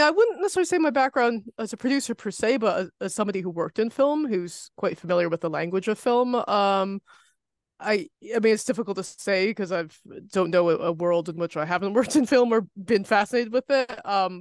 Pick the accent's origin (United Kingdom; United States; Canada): United States; You can hear I'm American